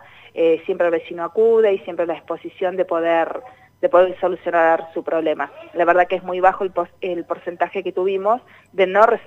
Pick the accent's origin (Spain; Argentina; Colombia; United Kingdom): Argentina; lo que nos está pasando a nosotros como argentinos